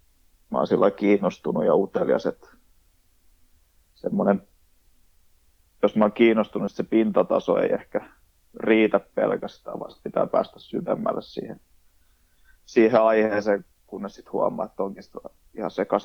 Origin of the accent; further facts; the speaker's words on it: Rauma, Satakunta, Finland; olin kotikaupungissani Raumalla harjoittelemassa ilman sopimusta mihinkään